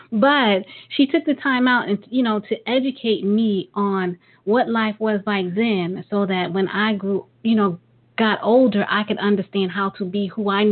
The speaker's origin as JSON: {"language": "English", "region": "New York", "country": "United States", "said": "And I was in Mississippi and I'm a New Yorker."}